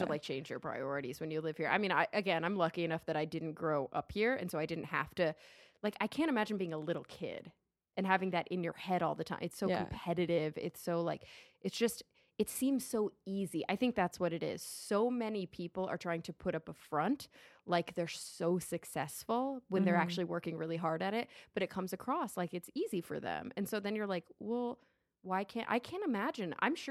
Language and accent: English; Plano, Texas, United States; I grew up in Texas, which was, you know, I grew up in Dallas, which is nice. Actually in Plano, which is a very nice suburb of Dallas.